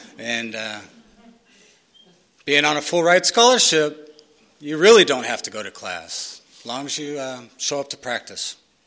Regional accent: San Diego, California, United States; I grew up here in San Diego.

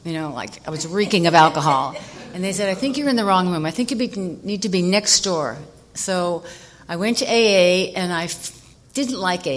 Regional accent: New York, United States; So then I'm from New York, and in New York, we drink a lot, the bars.

